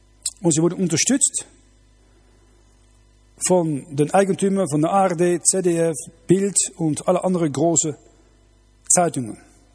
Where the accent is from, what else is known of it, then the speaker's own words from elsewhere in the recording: Netherlands; German is a second language; Ich komme aus Holland, ich kenne das sehr gut nach dem Zweiten Weltkrieg.